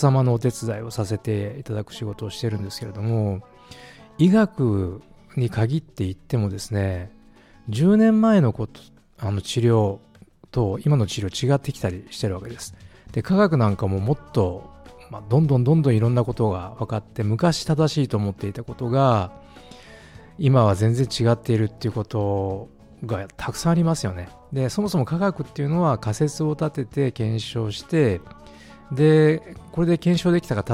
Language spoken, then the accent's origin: Japanese; Imabari, Ehime, Japan; 高校生まではですね、まあ、愛媛県の今治っていうところで生まれ育ちましたので、そこの世界しか知らなかったんですよね。